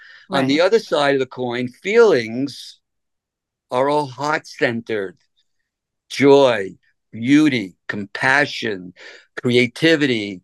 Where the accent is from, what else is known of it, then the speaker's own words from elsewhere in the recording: Brooklyn, New York, United States; I come from Brooklyn, New York. I grew up in the garment industry.